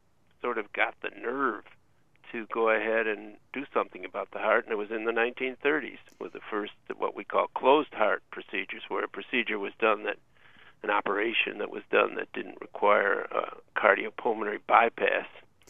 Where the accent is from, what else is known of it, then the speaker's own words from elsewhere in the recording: Syracuse, New York, United States; I was brought up by an aunt and uncle in Syracuse.